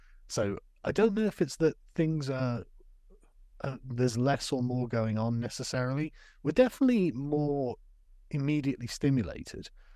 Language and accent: English; England, United Kingdom; Because I'm an Englishman.